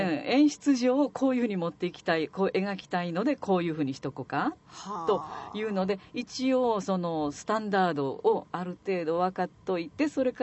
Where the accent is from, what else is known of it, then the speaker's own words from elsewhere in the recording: Kyoto, Japan; born there; accent: Kyoto; 私は左京区に生まれて普通の関西弁京都弁アクセントで、用語的には京都人らしからぬ育ち方をしているので、